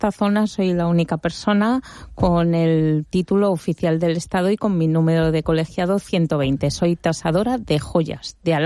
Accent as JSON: {"language": "Spanish", "town": "Madrid", "region": "Community of Madrid", "country": "Spain", "said": "Bueno, pues mi origen fue... yo soy de Madrid"}